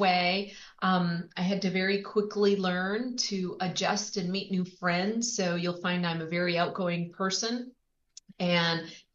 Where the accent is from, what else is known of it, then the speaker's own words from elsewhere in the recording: Spain; Predominantly, I lived on military bases growing up in Spain, which is where I was born. My mother's from Spain.